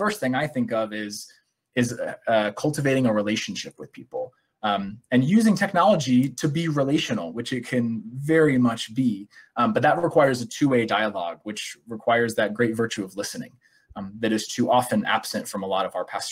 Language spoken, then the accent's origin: English; Midwest, United States; and I'm from the Midwest